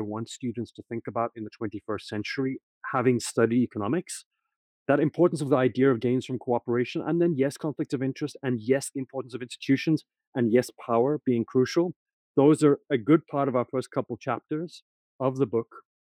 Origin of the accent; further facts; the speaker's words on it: South Africa; So I'm from South Africa originally myself.